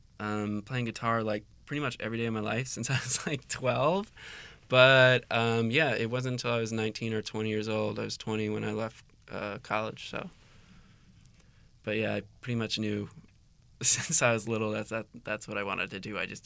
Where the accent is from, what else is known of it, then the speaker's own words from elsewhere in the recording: New Jersey, United States; I was born in New Jersey, yeah, and it's kind of like, it's like 15 miles away from Manhattan. So it's like just one of those commuter towns